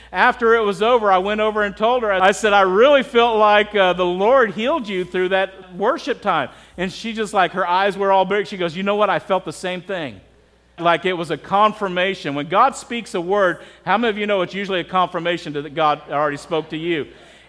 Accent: Texas, United States; We're from Midwest, we're from Texas. They know how to have thunderstorms there, I want you to know.

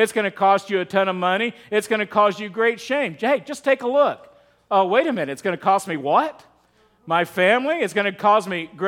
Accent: Texas, United States; I grew up in West Texas, and you know, we learned you don't just flip over any rock there without making sure that you're not flipping over somebody's home, right?

